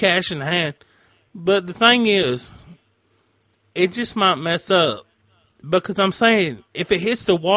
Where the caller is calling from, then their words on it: Binghamton, New York, United States; I'm in Binghamton.